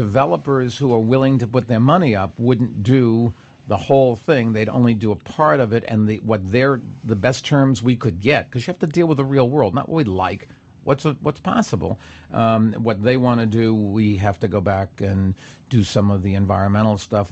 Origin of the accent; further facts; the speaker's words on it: Massachusetts, United States; I come from Massachusetts.